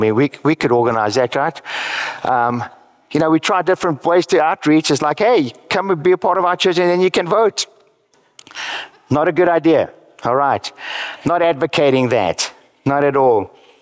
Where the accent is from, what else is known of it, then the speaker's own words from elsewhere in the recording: United States; I'm an American. I love the freedoms in our country.